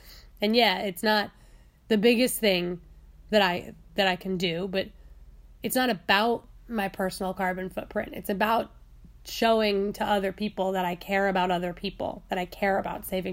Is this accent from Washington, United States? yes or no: no; New York, United States; What's buckshot? I'm from New York.